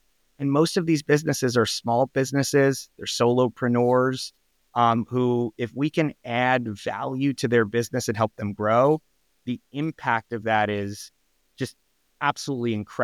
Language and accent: English; New Jersey, United States; I grew up in New Jersey. I grew up in a family of Main Street small business entrepreneurs.